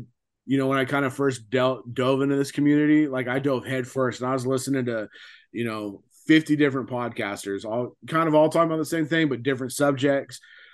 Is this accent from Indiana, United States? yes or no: no; California, United States; now in Texas, United States; so growing up in California, you know, my thing was I surfed, you know, 280 days out of the year at least.